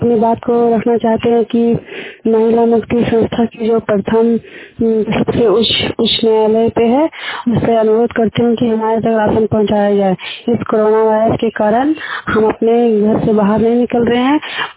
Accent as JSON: {"language": "Hindi", "region": "Bihar", "country": "India", "said": "और हम इजाक प्रखंड से हैं"}